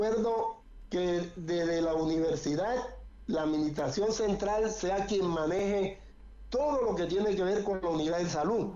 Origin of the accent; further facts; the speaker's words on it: Barranquilla, Atlántico, Colombia; yo soy barranquillero y me gusta el carnaval